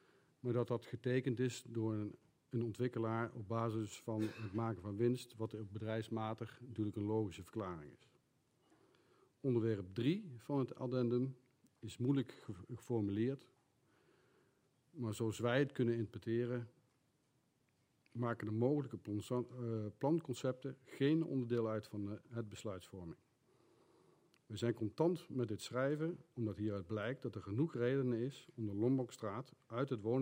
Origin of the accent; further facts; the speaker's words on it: Duiven, Gelderland, Netherlands; Ik ben geboren en getogen in Duiven. Ik woon op het moment in de Lombokstraat